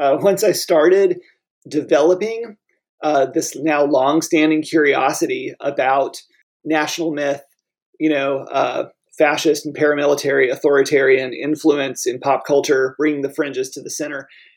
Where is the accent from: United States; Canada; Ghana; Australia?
United States; the South; And a lot of it was being a Southerner, really settling in here in the lower Midwest